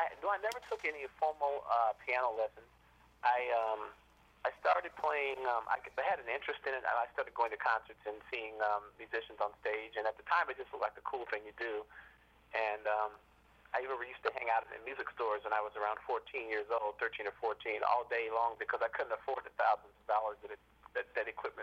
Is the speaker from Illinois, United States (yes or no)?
yes; Illinois, United States; also born or lived in Iowa; I grew up in Illinois and Iowa, and the area that I was from was in an area that was situated about 5 hours from Minneapolis and 2 hours from Chicago